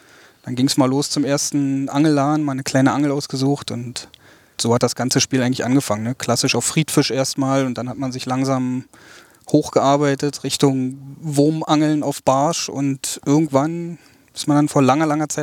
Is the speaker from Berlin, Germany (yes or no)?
yes; Berlin, Germany; born there; Genau, also ich komme aus Pankow, bin da geboren, wohne mittlerweile auch wieder in Pankow, bin immer mal wieder ein bisschen hin und her gezogen, so in Berlin und ja, jetzt mit Frau und Kind sind wir wieder in Pankow